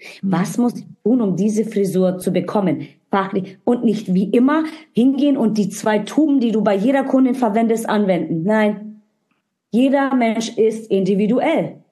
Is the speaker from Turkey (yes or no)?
yes; Turkey; Ich bin Südländerin, ich komme aus der Türkei, also ich habe türkisches Blut.